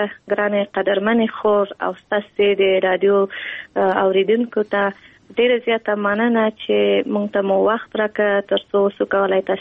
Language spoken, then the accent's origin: Pashto; Kabul, Afghanistan; په کابل کې زیږیدلی یم په کابل کې لویه شوم په کابل کې مو تحصیلات مخکې وړي